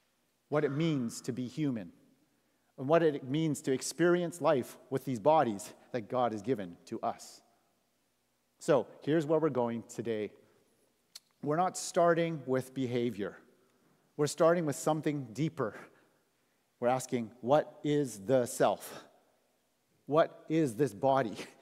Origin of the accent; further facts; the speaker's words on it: Canada; also born or lived in United States; I am an American-born Chinese kid who grew up in Canada